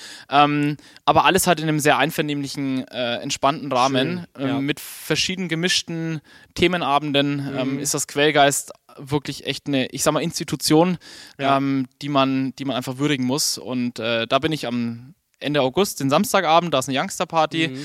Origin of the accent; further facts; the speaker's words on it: Bavaria, Germany; ich komme aus Bayern